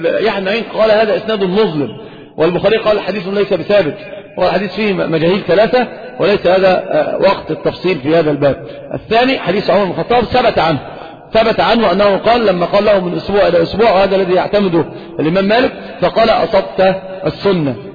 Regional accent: Saudi Arabia; والخف ظاهر عندنا في السعودية

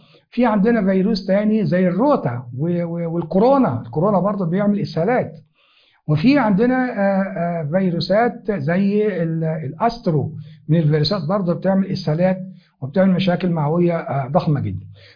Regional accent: Egypt; والحمد لله مش موجود عندنا في مصر بفضل الله سبحانه وتعالى

